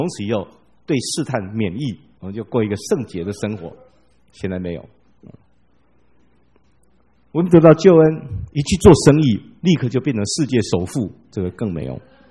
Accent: Taiwan; 我们台湾人不太懂这个事情

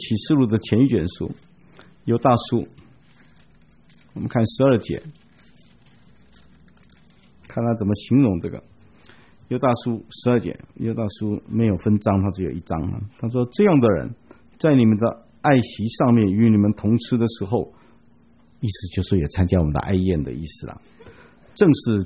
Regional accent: Taiwan; 我们台湾人有时候骂小孩子骂他吸就吸呢

